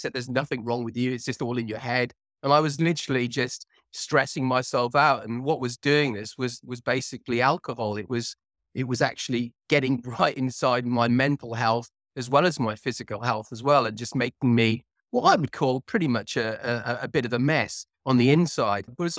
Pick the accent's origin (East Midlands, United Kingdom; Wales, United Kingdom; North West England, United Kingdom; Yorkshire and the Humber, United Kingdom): Wales, United Kingdom; Cardiff; now in England; I live in the UK. I'm originally from Cardiff, which is the capital of Wales, which is part of the UK. And I now live in England near London.